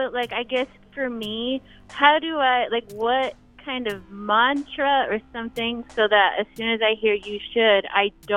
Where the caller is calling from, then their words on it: Joshua Tree, California, United States; Joshua Tree.